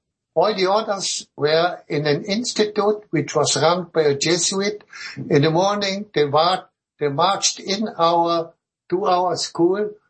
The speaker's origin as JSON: {"language": "English", "region": "Carinthia", "country": "Austria", "tie": "born or raised there", "second_language": "English", "said": "They were in my home country, home province in Carinthia."}